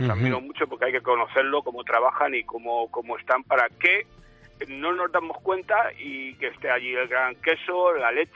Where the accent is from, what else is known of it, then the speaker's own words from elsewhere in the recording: Ciempozuelos, Community of Madrid, Spain; Vengo de Cien Pozuelos, un saludo, que allí tienen muchas fans.